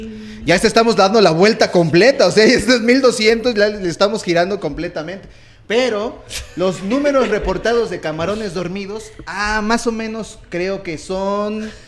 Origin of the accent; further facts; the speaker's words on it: Puebla, Mexico; Soy poblano